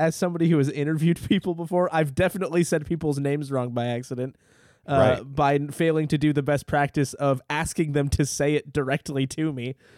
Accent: Canada; the problem is I'm Canadian, but you're making jokes about Canada that I don't even understand.

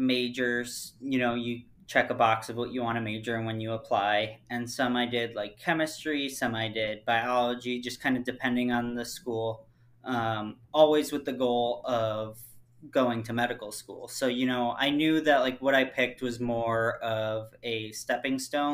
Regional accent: Illinois, United States; decided I would take a break from school and live in Iowa so that I could get in-state tuition, since I was originally from Illinois.

